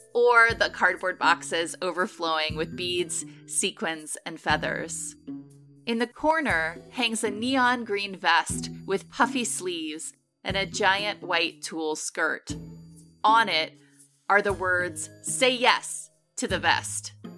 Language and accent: English; New Orleans, Louisiana, United States; This episode is based in my hometown of New Orleans, Louisiana.